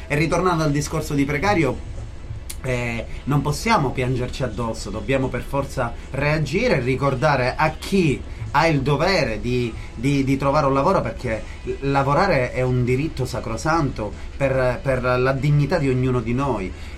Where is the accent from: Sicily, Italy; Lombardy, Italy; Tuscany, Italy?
Sicily, Italy; Noi siamo una terra che nel nostro dialetto non esiste il futuro. Cioè, è una terra senza il futuro. Cioè, quando tu parli nel dialetto siciliano, non esiste io andrò.